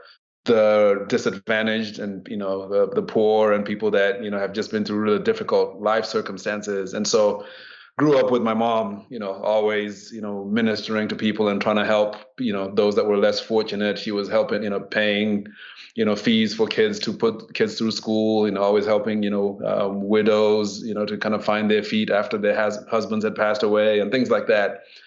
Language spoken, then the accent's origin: English; Zimbabwe; I was born and raised in Zimbabwe. Zimbabwe is a small country in southern Africa. You know, raised in a Christian family.